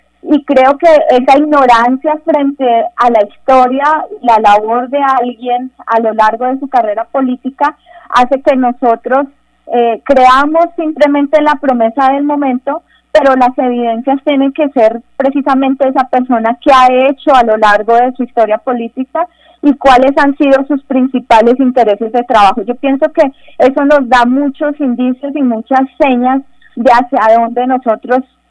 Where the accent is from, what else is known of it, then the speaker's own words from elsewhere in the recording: Colombia; nosotros como colombianos en nuestro paquete de beneficios no tenemos la posibilidad